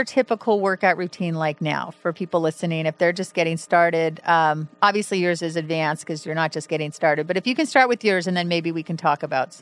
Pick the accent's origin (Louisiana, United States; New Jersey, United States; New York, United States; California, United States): California, United States; I am from California, and if I can do it, anyone can do it. I've been here almost 10 years